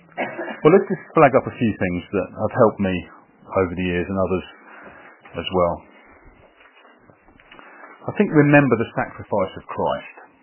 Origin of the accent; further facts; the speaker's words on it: United Kingdom; We're not very good at that as British people, are we?